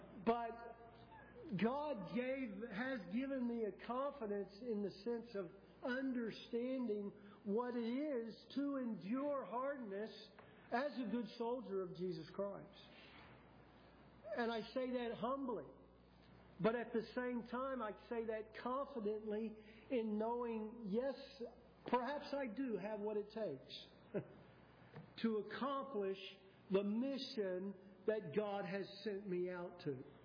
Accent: Brisbane, Queensland, Australia; I grew up right there in Australia and learned my heritage in Brisbane, where MacArthur had his headquarters in World War II.

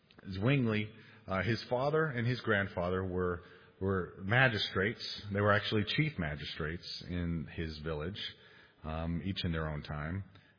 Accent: Texas, United States; If I mispronounce some of these German names, I'm a Texan, so forgive me.

